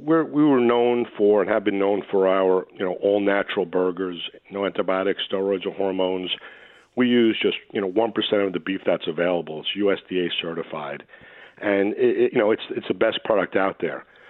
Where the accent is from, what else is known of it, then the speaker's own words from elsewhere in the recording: New York, United States; I remember, you know, growing up in the New York area, and if you wanted to get something delivered, your choice was basically pizza.